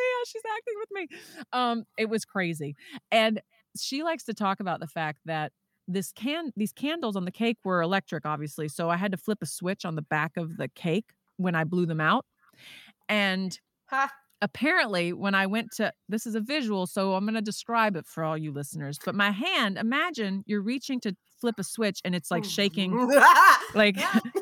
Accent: Texas, United States; I'm from Texas originally.

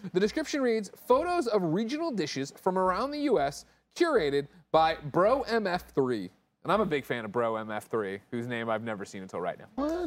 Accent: Midwest, United States; I'm a proud member of Team Fat. I'm from the Midwest.

